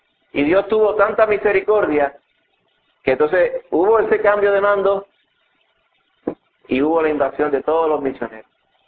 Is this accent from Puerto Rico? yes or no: yes; Puerto Rico; nosotros somos de Puerto Rico y vivimos en Puerto Rico